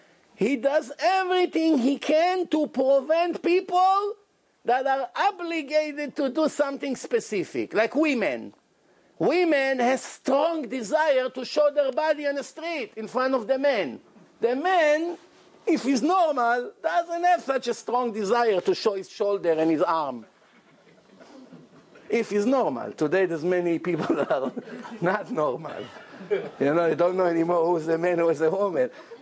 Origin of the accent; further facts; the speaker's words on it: Hong Kong; born there; I was born in Hong Kong.